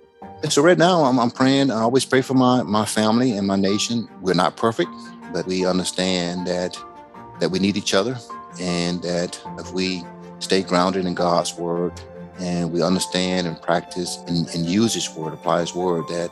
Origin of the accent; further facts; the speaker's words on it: Macon, Georgia, United States; just like when I was raised in Macon, Georgia, that there is family and people that are faithful and willing to pull you in and take care of you.